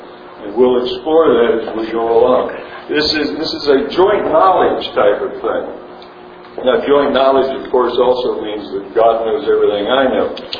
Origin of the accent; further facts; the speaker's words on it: Atlanta, Georgia, United States; They're mostly, well, we're from Atlanta. They mostly go to the Baptist church all the time.